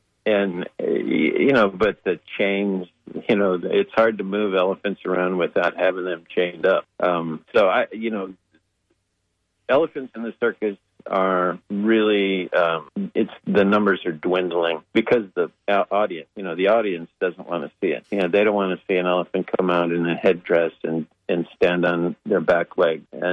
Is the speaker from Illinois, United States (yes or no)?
yes; Chicago, Illinois, United States; also born or lived in Cleveland / Detroit; At the beginning, I grew up in Chicago and Cleveland and Detroit